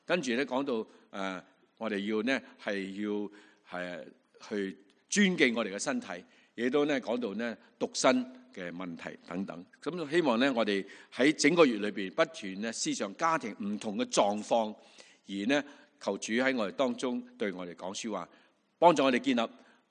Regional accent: Chaozhou, Guangdong, China; 我哋是潮州人嚟噶吓，咁

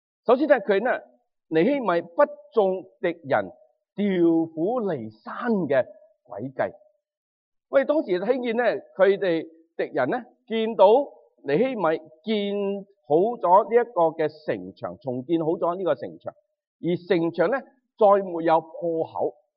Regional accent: Guangdong, China; 咁大家即系我哋广东人啦，我哋就通常咧就会话三十六雀咧就走为咩啊上雀啊嘛吓。

